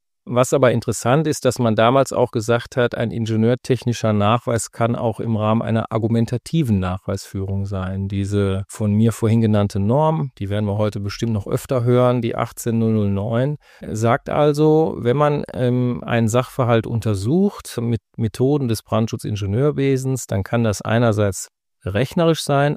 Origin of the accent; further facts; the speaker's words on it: North Rhine-Westphalia, Germany; mein Heimatbundesland Nordrhein-Westfalen